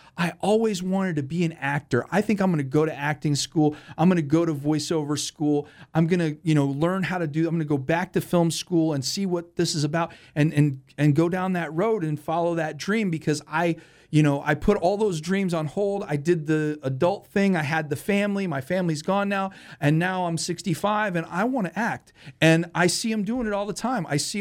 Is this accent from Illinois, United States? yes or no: yes; Mooseheart, Illinois, United States; also born or lived in Chicago; I grew up in Chicago. Well, I grew up at a city called Mooseheart in Illinois, which is funded by the Loyal Order of Moose.